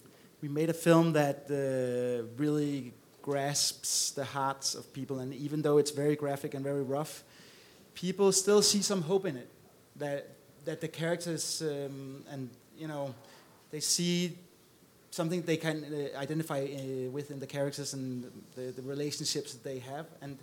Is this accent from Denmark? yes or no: yes; Copenhagen, Capital Region of Denmark, Denmark; I'm from Copenhagen, Denmark